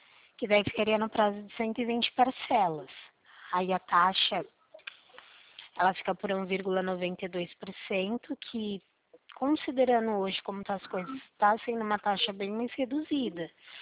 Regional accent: Limeira, São Paulo, Brazil; Eu sou do município de Limeira, no estado de São Paulo.

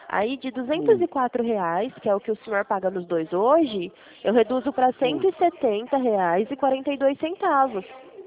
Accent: Presidente Prudente, São Paulo, Brazil; eu sou de Presidente Prudente, tá? De São Paulo.

